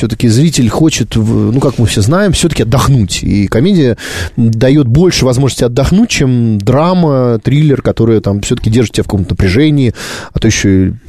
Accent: Sevastopol, Ukraine; Тем более Севастополь, там, отчасти мой, ну, во многом мой родной город.

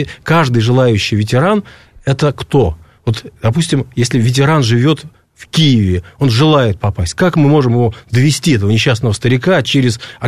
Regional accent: Moscow, Russia; Да, естественно, я сам москвич

